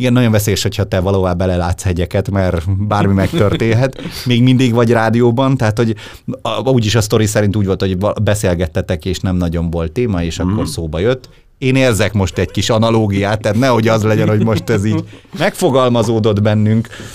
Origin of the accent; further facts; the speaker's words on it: Hungary; nekem még kedvelt szórakozásom volt a Bársonyos patakban, ahol én felnőttem